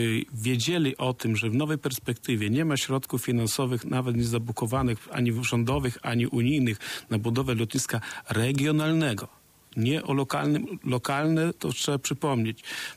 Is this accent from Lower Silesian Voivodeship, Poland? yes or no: no; Sokółka, Podlaskie Voivodeship, Poland; Bo ja bym na przykład pochodzę z Sokółki